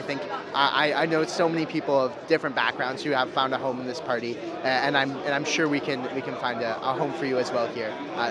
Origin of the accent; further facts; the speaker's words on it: Kingston, Ontario, Canada; now in Vancouver, Canada; I'm originally from Kingston, Ontario, but I'm now going to school in Vancouver at UBC.